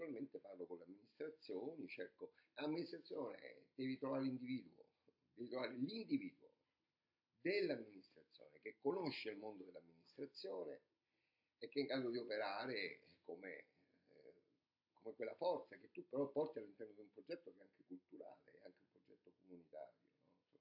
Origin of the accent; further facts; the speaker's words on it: Sicily, Italy; perché sono originario della Sicilia